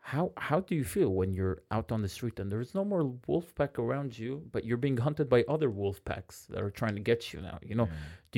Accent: Jerusalem, Jerusalem District, Israel; I was born and bred in the Armenian Core Quarter on Chabad Street. So, you know, most of my life has been around Chabad Street, St. James, and Ararat

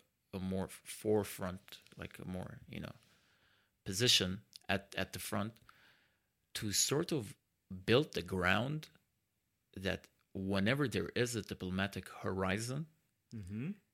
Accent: Jerusalem, Jerusalem District, Israel; because I grew up in Jerusalem, and Jerusalem was a tent city, it still is a tent city

